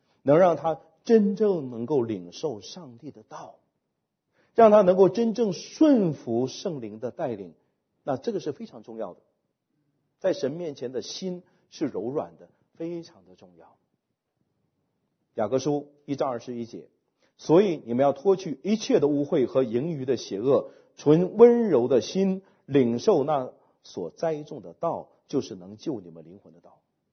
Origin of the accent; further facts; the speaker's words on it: China; 我们中国人叫做外柔内刚啊